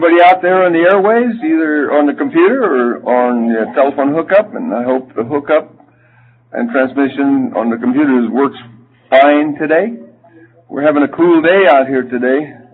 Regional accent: Stockton, California, United States; I'm from Stockton, California.

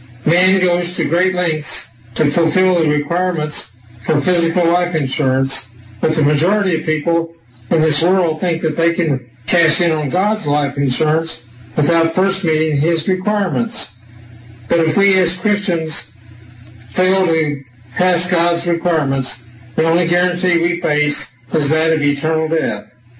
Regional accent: Texas, United States; also born or lived in Southern California; In August of 1981, I moved back to Texas from Southern California in order that I could spend some time with my earthly mother, who was still living on a farm where I had lived before going away to Ambassador College in Pasadena, California

